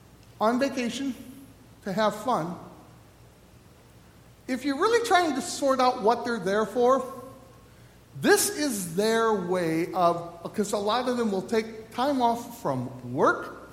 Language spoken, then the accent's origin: English; Midwest, United States; also born or lived in El Paso, Texas; I grew up in the Midwest where there wasn't a lot of cognizance about the stuff that was going on. But then my parents moved to El Paso, Texas.